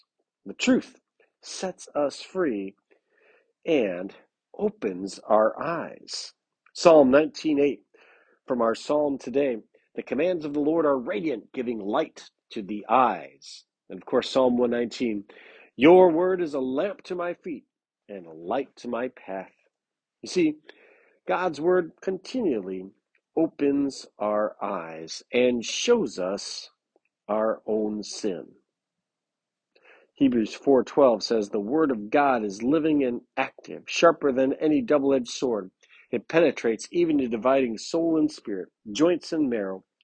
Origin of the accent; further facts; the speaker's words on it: United States; You know, I'm an American. I live in freedom. I live in the most free country on earth.